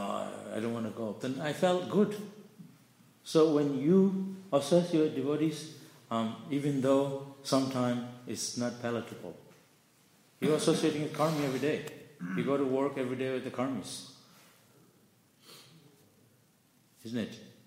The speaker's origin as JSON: {"language": "English", "country": "India", "tie": "born there", "said": "I was born in India."}